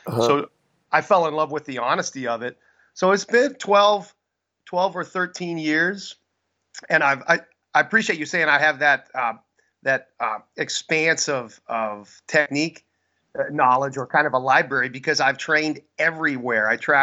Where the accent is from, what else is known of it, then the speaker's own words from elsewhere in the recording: Pacific Northwest, United States; And I'm from the Northwest, man. I came from the rain to the desert, so it took me a while.